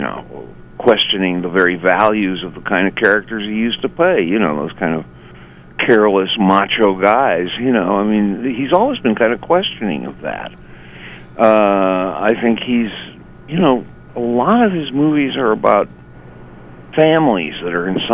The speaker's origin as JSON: {"language": "English", "region": "Midwest", "country": "United States", "said": "even though he's a West Coast guy and I'm come from the Middle West."}